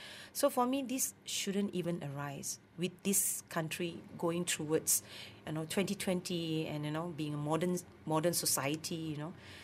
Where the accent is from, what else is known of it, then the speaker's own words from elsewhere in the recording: Penang, Malaysia; when I was young in Penang. You know, I grew up in Penang.